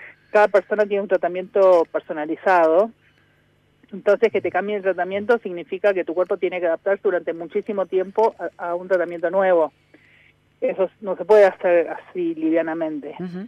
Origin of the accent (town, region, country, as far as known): Argentina